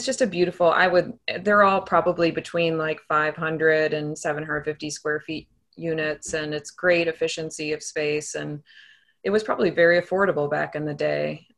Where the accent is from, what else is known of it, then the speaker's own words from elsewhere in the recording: Madison, Wisconsin, United States; And then I grew up in Madison, where it was famous for all the 2, 3, and 4 flat homes.